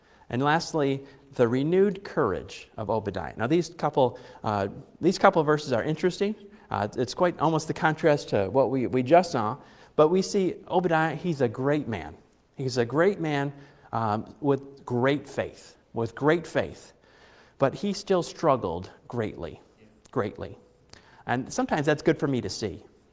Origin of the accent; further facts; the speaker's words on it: United States; I'm a Baptist, I'm an American, but I'm also a Christian.